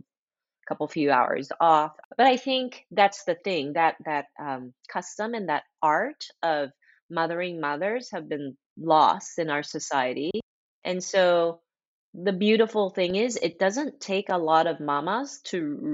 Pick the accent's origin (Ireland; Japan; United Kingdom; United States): Japan; I grew up in Japan.